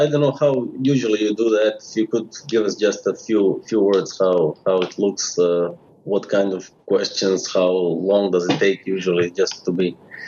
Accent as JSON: {"language": "English", "town": "Zagreb", "region": "City of Zagreb", "country": "Croatia", "said": "We are from Zagreb. It's in Croatia."}